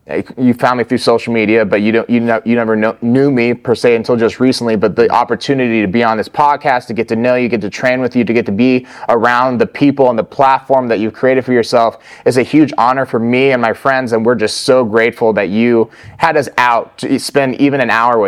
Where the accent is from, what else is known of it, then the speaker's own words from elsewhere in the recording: Arizona, United States; my last duty to accomplish, per se, in my home state of Arizona